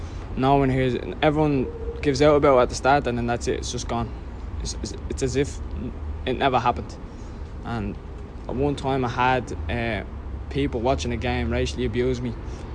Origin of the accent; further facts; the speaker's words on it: Ireland; Ireland's my home. I'm an Irishman. I'm a proud Irishman. I've lived here all my life. I mean, I don't know anywhere else but Ireland.